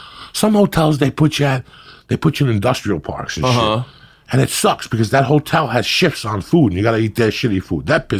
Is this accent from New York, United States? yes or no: no; New Jersey, United States; growing up in Jersey and scratching, like I have a red scar.